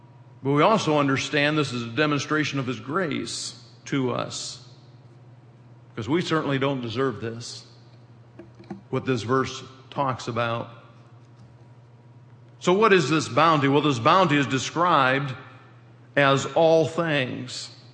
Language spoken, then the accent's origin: English; Michigan, United States; Those of you who don't know, I am from Michigan. I lived there most of my life.